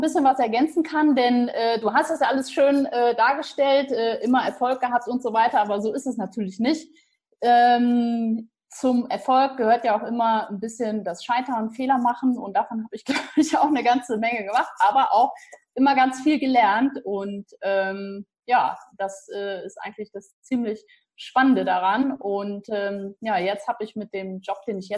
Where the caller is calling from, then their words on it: Carinthia, Austria; ich bin aus Österreich zugeschaltet und zwar aus dem wunderschönen Kärnten am Millstätter See.